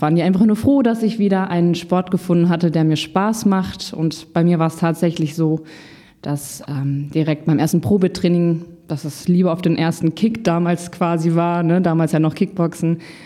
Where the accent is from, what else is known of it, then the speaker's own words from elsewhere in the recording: Paderborn, North Rhine-Westphalia, Germany; now in Hamburg, Germany; Also ich bin damals aus persönlichen Gründen 2016 von Paderborn, meiner Heimat, nach Hamburg gezogen